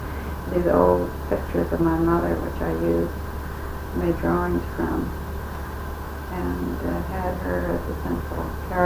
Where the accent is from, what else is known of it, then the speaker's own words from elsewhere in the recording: California, United States; now in Bucks County, United States; So I was born in California